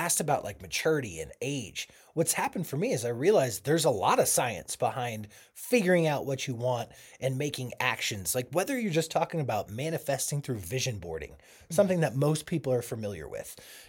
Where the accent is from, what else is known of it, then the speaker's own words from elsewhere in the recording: Boulder, Colorado, United States; I grew up in Boulder, Colorado, mm-hmm. and it is notorious for being split between tech-savvy folks and the hippie generations that flocked there.